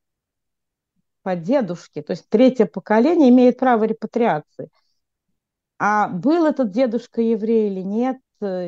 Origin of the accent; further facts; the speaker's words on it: Russia; когда они знали, что мы из России